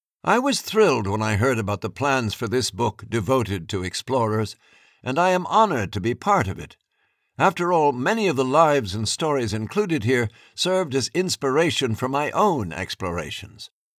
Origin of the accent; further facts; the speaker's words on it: Harlem, New York, United States; As a young girl growing up in Harlem and New York, USA, I did not know that I would reach the North and South Poles in my 70s